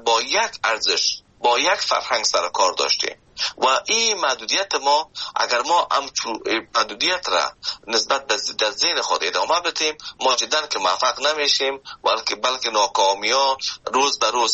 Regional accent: Afghanistan; now in Canada; من از افغانستان به کانادا آمدم

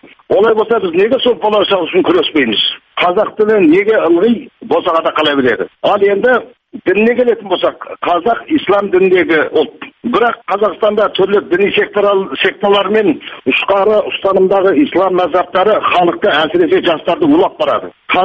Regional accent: China; now in Kazakhstan; Жаңа өзіңіз айтып кеткендей, мен оралманмын. Қытайдан көшіп келгеніме 6 жыл болды.

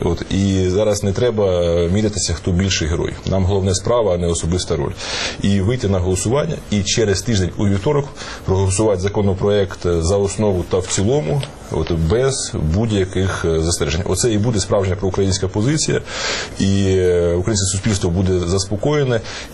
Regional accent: Dnipro, Dnipropetrovsk Oblast, Ukraine; Я з Дніпра

